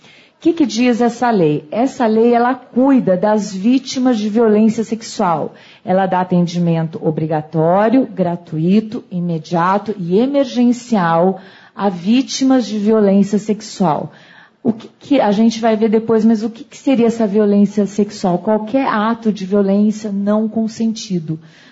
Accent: Bragança Paulista, São Paulo, Brazil; now in São Paulo, Brazil; Eu sou de São Paulo, na verdade eu sou de Bragança Paulista, terra da linguista.

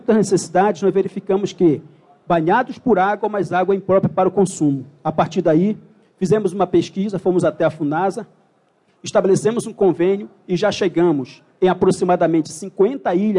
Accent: Abaetetuba, Pará, Brazil; Eu sou do município de Abaetetuba, município que tem 156 mil habitantes lá no Pará.

